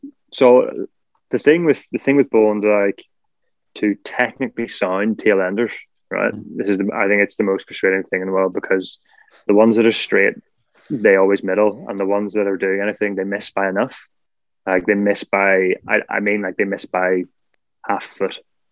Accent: Ireland; But at the minute, I'm an Irish player and happy to stay that way.

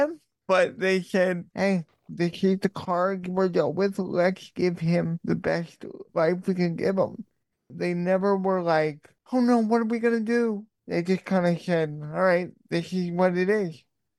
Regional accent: Long Island, New York, United States; I grew up and I'm still living in Long Island, New York.

